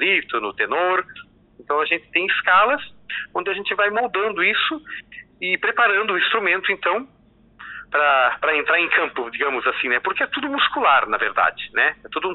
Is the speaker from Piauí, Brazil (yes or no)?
no; Joinville, Santa Catarina, Brazil; Eu sou de Joinville, então sou natural de Joinville, resido lá até hoje, apesar de viajar bastante por esse mundo afora.